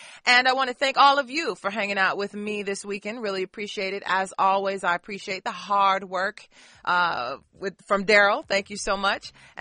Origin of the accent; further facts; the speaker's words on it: Detroit, Michigan, United States; I mean, I come from Detroit originally, a blue collar town.